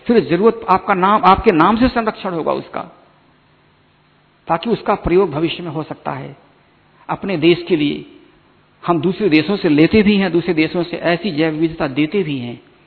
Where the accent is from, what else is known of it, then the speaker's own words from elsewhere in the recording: Uttar Pradesh, India; हम उत्तर प्रदेश से आते हैं